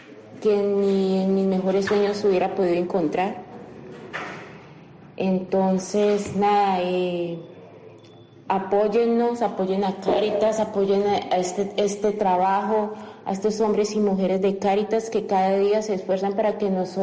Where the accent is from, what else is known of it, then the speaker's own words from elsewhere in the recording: Colombia; now in Spain; de nacionalidad colombiana. Vengo a contarles un poco de mi historia. Salí de Colombia por situación económica, decidí venir a España.